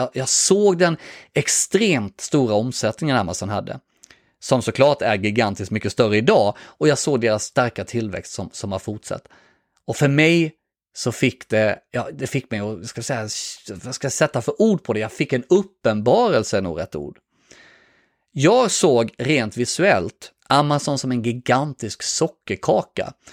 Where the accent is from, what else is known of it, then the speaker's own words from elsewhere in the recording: Värnamo, Jönköping County, Sweden; moved away as an adult; also born or lived in Stockholm, Sweden; min hemstad Värnamo. Det var mina gamla föräldrar som hade fått alldeles för lite tid av mig sedan jag flyttade till Stockholm direkt efter studenten.